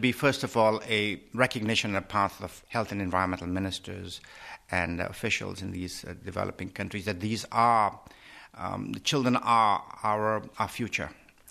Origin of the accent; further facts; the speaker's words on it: Karachi, Sindh, Pakistan; my hometown of Karachi